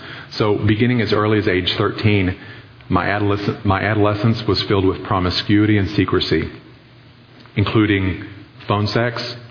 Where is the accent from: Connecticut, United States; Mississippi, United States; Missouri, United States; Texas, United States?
Texas, United States; Dallas; born there; I was born here in Dallas, and although I've lived in other places, I currently live less than a mile away from where I was born, in Oak Cliff.